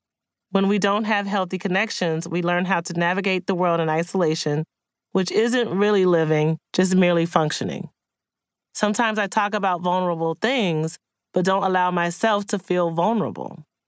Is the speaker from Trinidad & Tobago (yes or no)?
no; Wichita Falls, Texas, United States; Growing up in Wichita Falls, Texas, where the KKK had held quarterly rallies and publicly burned crosses as a form of visual intimidation, I had learned to cope through silence.